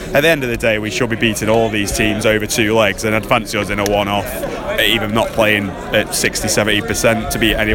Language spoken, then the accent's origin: English; Uttoxeter, West Midlands, United Kingdom; I'm all right, mate, yeah. I'm from Uttoxeter, little...